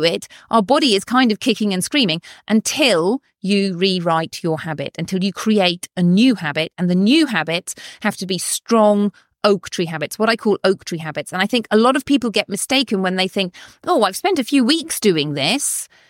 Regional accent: South West England, United Kingdom; I grew up in cider country. I grew up in Devon, in cider country

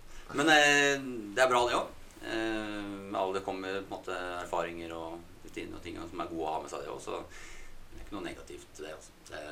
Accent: Nesodden, Akershus, Norway; jeg vokste opp på Nesodden, da, det betyr at jeg kom dit når jeg var 5 år. Så jeg har på en måte vært der siden det. Så ja. Gått all skolegang egentlig, opp til videregående på Nesodden.

